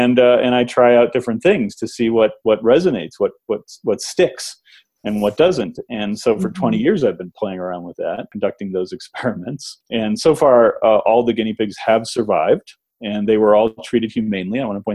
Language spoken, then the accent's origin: English; Massachusetts, United States; And I was growing up in Massachusetts, so I'd never been to Colorado before.